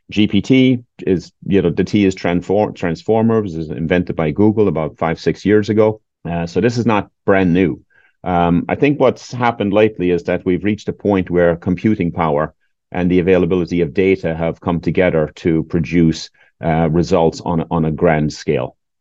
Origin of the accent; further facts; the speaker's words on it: Ireland; also born or lived in United States; now in Portugal; I was born and raised in Ireland, but I've moved around the world. I now live in Portugal as of about 4 months ago. This is the 7th country I've lived in.